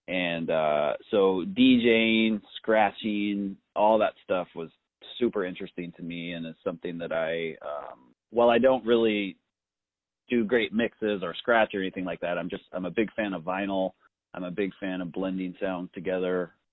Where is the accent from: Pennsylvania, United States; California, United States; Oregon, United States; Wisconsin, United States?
Oregon, United States; Eugene; also born or lived in Port Orford; I was born in Port Orford, down on the south coast, and then I grew up in Eugene. So pretty much all the schooling I did was in Eugene. So I lived there for maybe, 16 years or something like that.